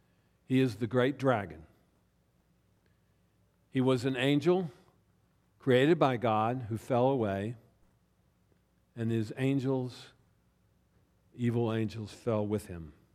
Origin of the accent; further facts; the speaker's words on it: Baltimore, Maryland, United States; My hometown of Baltimore is setting new records in homicide